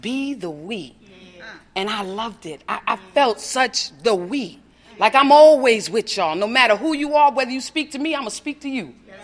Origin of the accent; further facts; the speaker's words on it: New York, United States; I come from the New York area, and please, they act like they from the Bahamas, you know, soon come.